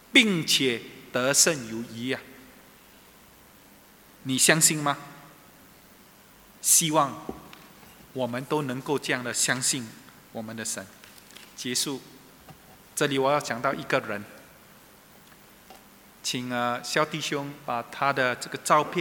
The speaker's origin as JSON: {"language": "Chinese", "country": "Singapore", "said": "今天我们新加坡人很厉害啊"}